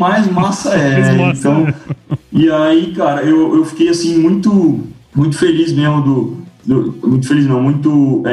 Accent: São Paulo, Brazil; Eu sou um cara que nasci em São Paulo, cresci em São Paulo.

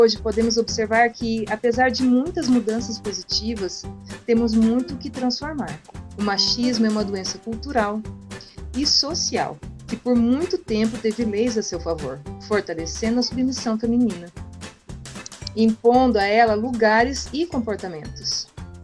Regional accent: Porto União, Santa Catarina, Brazil; sou de Porto União, bacharel em Direito, mediadora judicial

